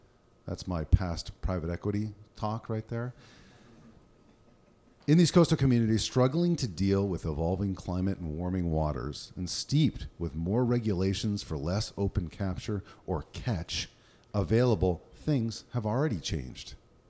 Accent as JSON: {"language": "English", "region": "New England", "country": "United States", "said": "So I come from New England. I've been a lifelong New Englander."}